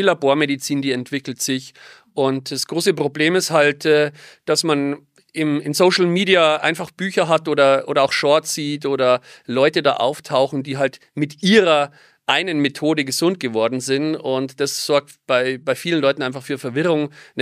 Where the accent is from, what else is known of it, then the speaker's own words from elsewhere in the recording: Ingolstadt, Bavaria, Germany; Es gab hier in Ingolstadt, in meiner Heimatstadt, einen ganz kleinen Mini-Bioladen.